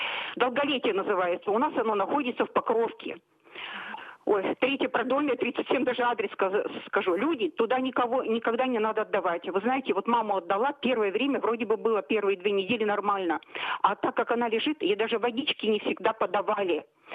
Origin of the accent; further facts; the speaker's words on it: Krasnoyarsk, Krasnoyarsk Krai, Russia; я из Красноярска.